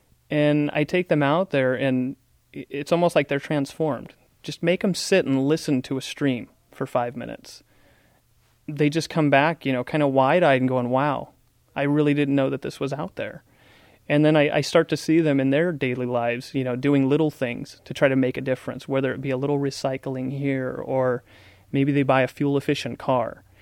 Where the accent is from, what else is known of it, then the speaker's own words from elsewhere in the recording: Sacramento, California, United States; I'm from Sacramento.